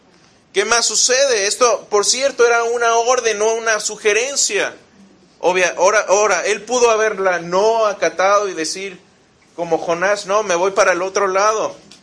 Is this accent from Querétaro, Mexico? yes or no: yes; Querétaro, Mexico; yo crecí en Querétaro, les decía, y en Querétaro es puro matorral